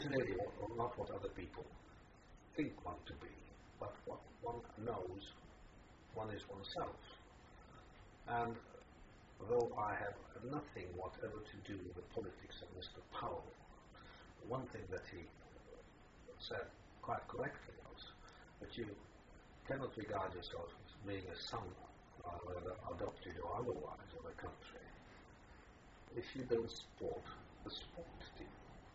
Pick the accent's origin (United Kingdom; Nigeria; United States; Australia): United Kingdom; Manchester, North West England; So, when people say, where do you come from? I tend to say, Manchester. Because that's my home.